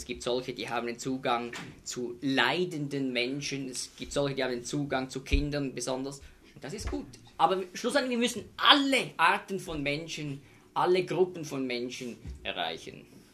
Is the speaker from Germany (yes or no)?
no; Switzerland; in Kanton Bern, bei uns in der Schweiz